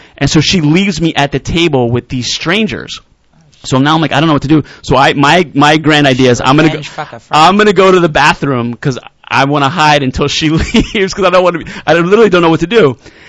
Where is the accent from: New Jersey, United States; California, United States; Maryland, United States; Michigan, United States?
New Jersey, United States; New Jersey.